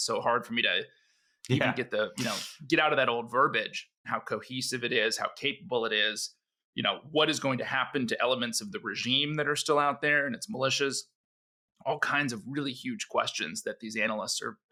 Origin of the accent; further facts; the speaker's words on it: United States; as an American working at the embassy in Damascus